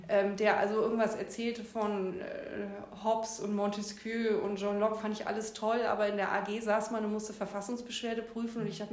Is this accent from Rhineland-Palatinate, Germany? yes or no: yes; Mainz, Rhineland-Palatinate, Germany; Ich bin in Mainz aufgewachsen